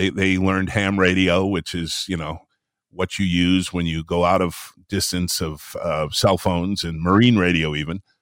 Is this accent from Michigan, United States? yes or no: yes; Traverse City, Michigan, United States; And so growing up in Traverse City, we had multiple sailboats and they sailed all of the Great Lakes.